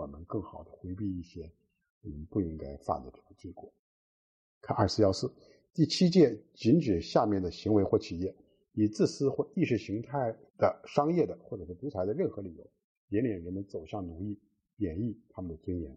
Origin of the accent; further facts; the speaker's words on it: China; 我们亚洲人哈，包括我们中国人在内呢，大概投机的心理都是比较重的，